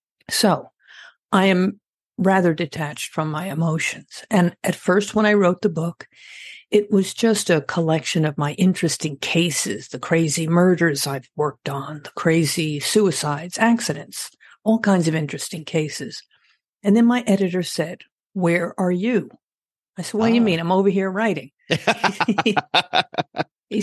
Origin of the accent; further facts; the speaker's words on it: Massapequa Park, New York, United States; also born or lived in Brooklyn; Born in Brooklyn, raised on Long Island, Massapequa Park, per se